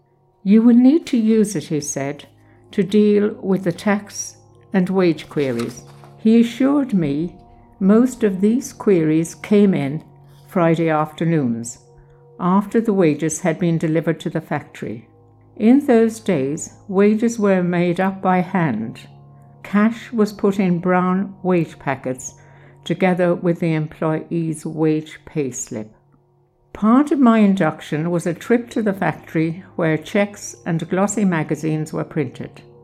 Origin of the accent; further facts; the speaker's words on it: Ireland; I wanted to prove as an Irish girl, I would do the job well.